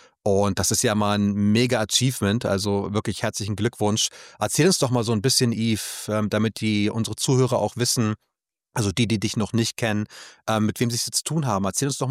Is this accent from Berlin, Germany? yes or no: yes; Berlin, Germany; Also Yves und ich, wir waren also zwei Berliner geboren und aufgewachsen.